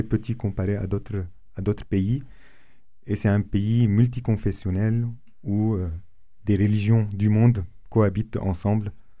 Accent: Byblos, Keserwan-Jbeil, Lebanon; Moi, je viens de Byblos, donc Byblos, c'est une ville, on va dire, sur la Méditerranée. De base, c'est une ville phénicienne, et c'est une ville très piétonne dans son centre-ville.

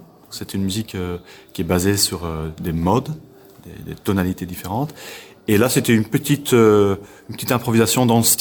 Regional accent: Belgium; on est de Belgique.

